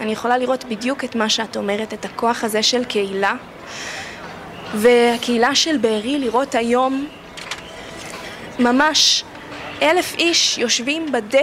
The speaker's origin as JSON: {"language": "Hebrew", "town": "Tel Aviv", "region": "Tel Aviv District", "country": "Israel", "tie": "born or raised there", "said": "אני עצמי לא גדלתי בקיבוץ, אני גדלתי בתל אביב, המשפחה שלי היא מקיבוץ בארי"}